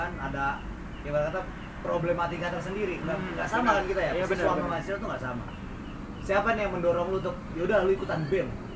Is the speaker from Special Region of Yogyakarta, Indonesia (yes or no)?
yes; Yogyakarta, Special Region of Yogyakarta, Indonesia; Gua orang Jogja, Muhammadiyah semua tuh rata-rata tuh Jogja.